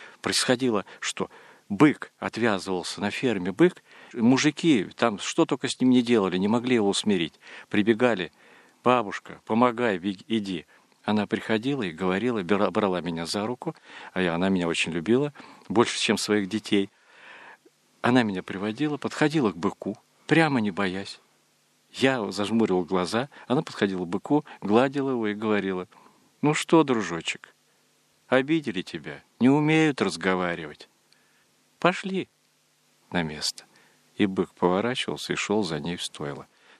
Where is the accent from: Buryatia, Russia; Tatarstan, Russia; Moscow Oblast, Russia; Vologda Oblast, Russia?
Buryatia, Russia; Mukhorshibir; born there; Я родился в селе, название у него бурятское, Мухоршибирь. Это означает низкое место, заросшее кустами. То есть это долина реки, вокруг луга, а дальше поднимаются по склонам сопок, поднимаются улицы, село с обеих сторон.